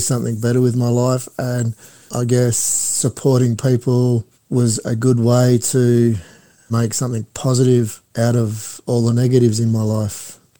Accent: Perth, Western Australia, Australia; I was born in Perth, spent the first 17 years of my life there in the northern suburbs. I love Western Australia and love Perth

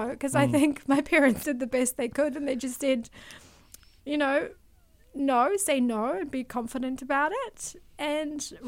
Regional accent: Albania; Well, look, I'm actually an interesting one. I'm an Albanian refugee.

